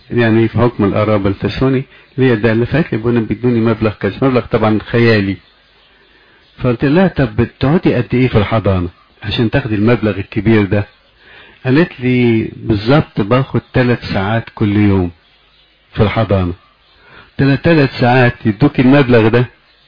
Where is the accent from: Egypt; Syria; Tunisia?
Egypt; Alexandria, Alexandria Governorate; الموجودة عندنا في اسكندرية